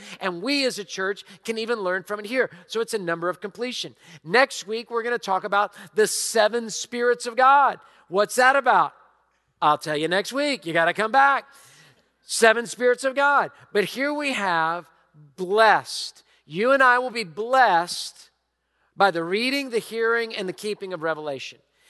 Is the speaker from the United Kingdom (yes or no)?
no; Houston, Texas, United States; we're from Houston, Texas, you got credibility because we went through Harvey, we went through Ike, we've been through all sorts of stuff, right?